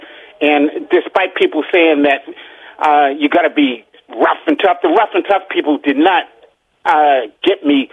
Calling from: Upper Marlboro, Maryland, United States; from Upper Marlboro, Maryland.

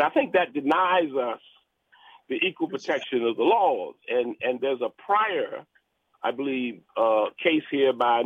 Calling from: Washington, District of Columbia, United States; I'm calling from Southeast Washington, D.C.

